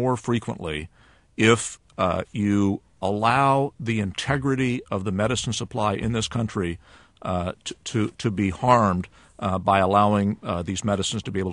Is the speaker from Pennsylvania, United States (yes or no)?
no; Oregon, United States; A woman in my home state of Oregon, she was diagnosed with breast cancer.